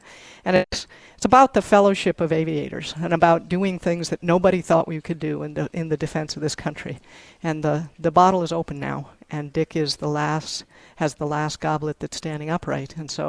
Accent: New Hampshire, United States; I grew up in New Hampshire

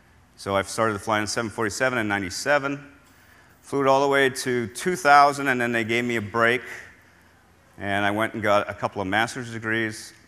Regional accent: Boston, Massachusetts, United States; But I grew up outside of Logan Airport in Boston, and I watched 747s come in every day and said, you know, I'd really like to do that and escape the confines of Massachusetts.

